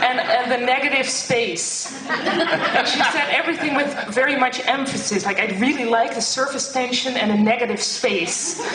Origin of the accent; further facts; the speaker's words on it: Netherlands; English is a second language; I'm from the Netherlands, so my English is not so good, but I'll try to tell it in English anyway. right now I'm 34